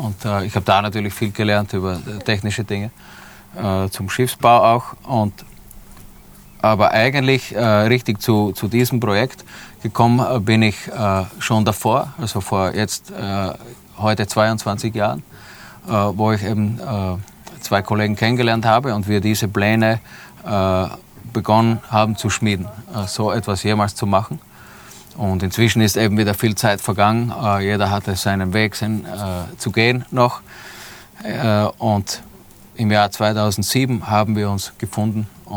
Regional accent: Austria; moved away as an adult; Ich komme aus Österreich, ja, eine große seefahrende Nation, wie wir alle wissen.

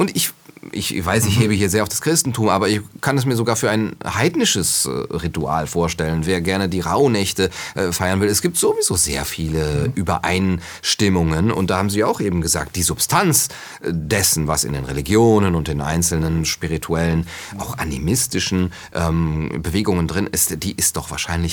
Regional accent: Cologne, North Rhine-Westphalia, Germany; ich entschuldige mich als Kölner natürlich für das Gebaren dieser Herren

